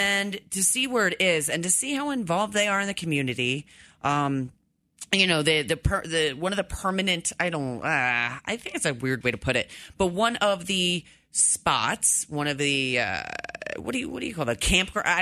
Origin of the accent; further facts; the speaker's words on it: Philadelphia, Pennsylvania, United States; I mean, I grew up in Philadelphia, so we had bridges named after everybody.